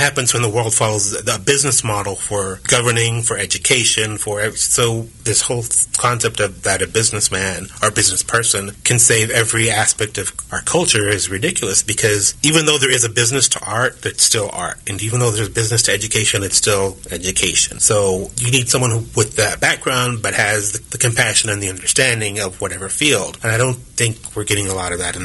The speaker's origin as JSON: {"language": "English", "region": "Texas", "country": "United States", "tie": "born or raised there", "lives_now": "Kansas, United States", "said": "I was born in Texas, but I live in Kansas, and Kansas is my home. So for someone to say, you can't live in Kansas anymore, I really don't know any other place. I have memories of Texas. I grew up a little bit in Texas."}